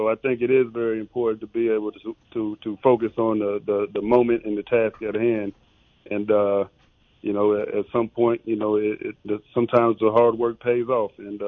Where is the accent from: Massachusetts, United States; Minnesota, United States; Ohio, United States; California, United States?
Ohio, United States; Fremont; I grew up in Northwest Ohio, Fremont, Ohio.